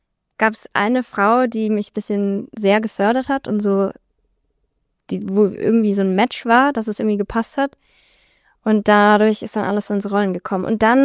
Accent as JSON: {"language": "German", "town": "Strassberg", "region": "Bavaria", "country": "Germany", "tie": "born or raised there", "also_born_or_lived": "Bobingen", "said": "In Bobingen, aber ich bin in Strassberg aufgewachsen. Mhm. Also wirklich am Anfang vom Ende der Welt."}